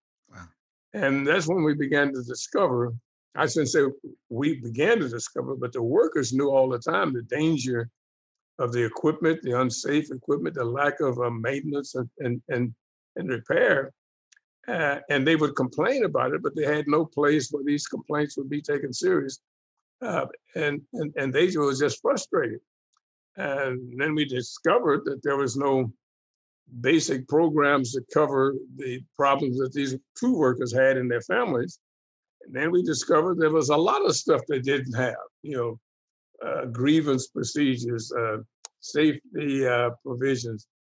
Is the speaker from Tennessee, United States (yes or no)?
yes; Memphis, Tennessee, United States; born there; But no, I was born in Memphis.